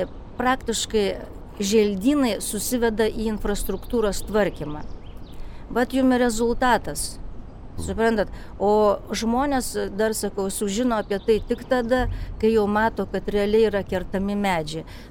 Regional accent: Klaipėda, Klaipėda County, Lithuania; also born or lived in Vilnius; aš gimiau Klaipėdoje ir mokyklą baigiau. Po to iškeliavau į Kauną, Vilnių, labai ilgai Vilniuje gyvenau ir grįžau čia, prieš kiek čia galima sakyti, nu gal jau 14 metų, kai aš pastoviai gyvenu.

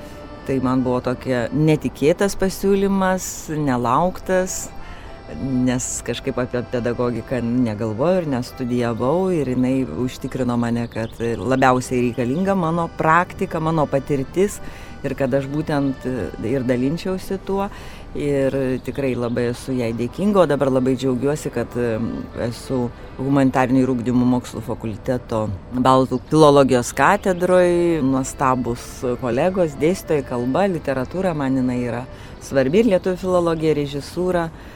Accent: Kaunas, Kaunas County, Lithuania; born there; now in Klaipėda, Lithuania; aš gimiau Kaune, o štai ištekėjau už … ir jau dabar 35 metai Klaipėdoje.

